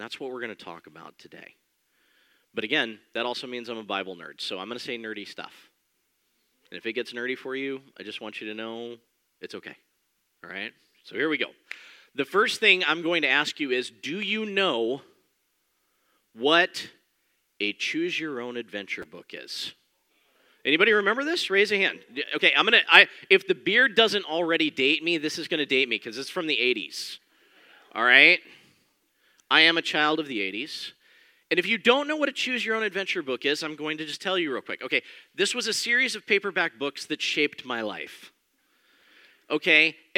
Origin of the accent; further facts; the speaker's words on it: Denver, Colorado, United States; also born or lived in Abilene, Texas; I'm originally from Denver, Colorado. Was born and raised there. Met and married my wife in Abilene, Texas, a town about 3 hours west of Dallas.